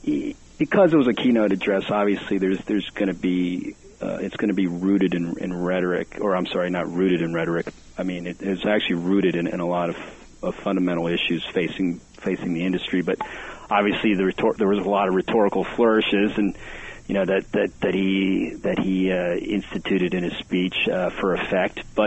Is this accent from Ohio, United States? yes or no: yes; Dayton, Ohio, United States; Funny enough, Gordon Jump hails from my hometown.